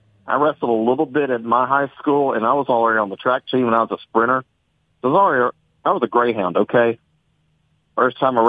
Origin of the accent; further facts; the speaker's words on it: Baton Rouge, Louisiana, United States; You know, I grew up in Baton Rouge, and, you know, several of the schools there had it